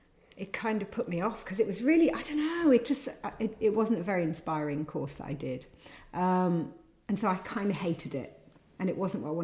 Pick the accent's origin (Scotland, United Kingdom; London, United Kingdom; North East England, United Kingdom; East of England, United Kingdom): North East England, United Kingdom; Haltwhistle; born there; And I was born in Hotwassel, Northumberland.